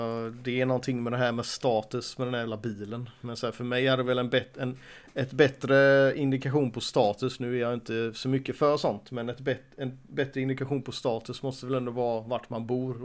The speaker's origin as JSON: {"language": "Swedish", "town": "Gothenburg", "region": "Västra Götaland County", "country": "Sweden", "said": "Jag menar, vi är ju från Angered då till exempel."}